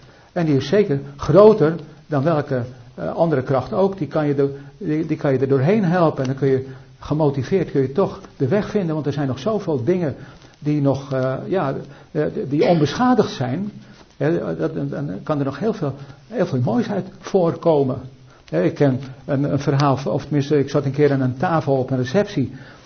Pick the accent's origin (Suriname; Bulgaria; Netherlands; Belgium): Belgium; Ik kom uit België